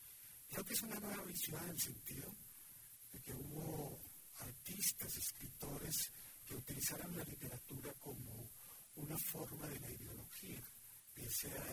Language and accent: Spanish; Líbano, Tolima, Colombia; Yo provengo de una familia de Líbano Tolima desplazada por la guerra del 50. … porque mi padre era beltanista, nací en el 50.